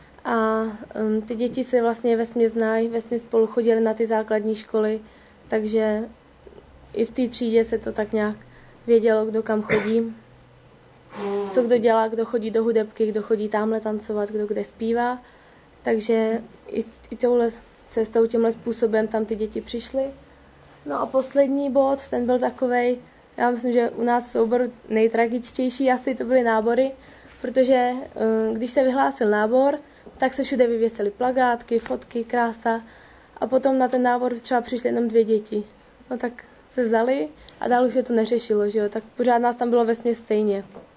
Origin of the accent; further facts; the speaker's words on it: Vejvanovice, Pardubice Region, Czechia; já nejsem tady místní z Chrudim, já jsem z Vejvanovic. To je malá vesnička tady poblíž.